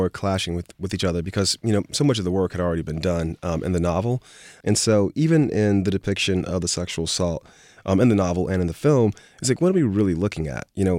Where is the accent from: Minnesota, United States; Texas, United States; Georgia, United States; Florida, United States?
Florida, United States; Miami; as you said, my hometown of Miami, Liberty City.